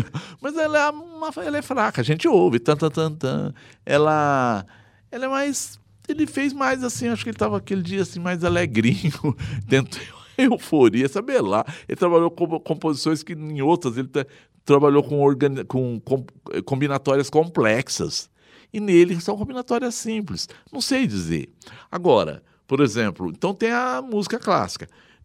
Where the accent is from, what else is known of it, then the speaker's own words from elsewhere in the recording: Buritama, São Paulo, Brazil; born there; Fui para minha terra de nascença, Buritama.